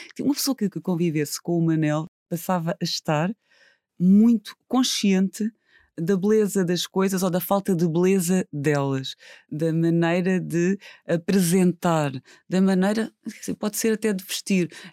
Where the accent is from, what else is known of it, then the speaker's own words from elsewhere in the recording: Algarve, Portugal; Eu nasci e cresci na Serra do Caldeirão. A Serra do Caldeirão, sendo... O Algarve não é grande, não é?